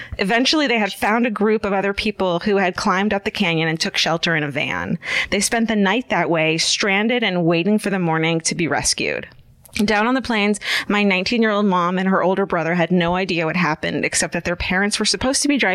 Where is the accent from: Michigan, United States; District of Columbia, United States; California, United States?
California, United States; We're from California, you guys. We don't. Rain is cute here.